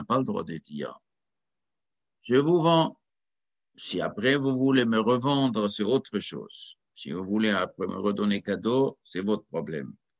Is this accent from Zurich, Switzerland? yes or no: yes; Zurich, Switzerland; Chez nous, quand j'étais enfant, j'étais à Zurich.